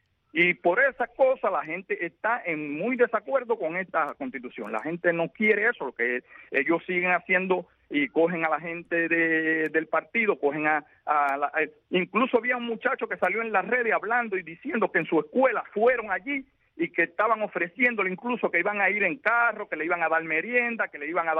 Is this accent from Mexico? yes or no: no; Cuba; 55 años y vivo aquí, y no me voy de aquí, voy a estar aquí todo el tiempo, me van a tener que matar aquí porque yo soy cubano